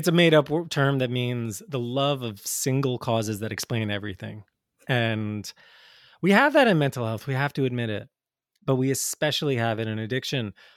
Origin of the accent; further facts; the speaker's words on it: New Jersey, United States; I grew up in North Jersey in the 80s and 90s, and I still remember just the pervasive fear and how my parents were so scared of just like going into Manhattan, you know?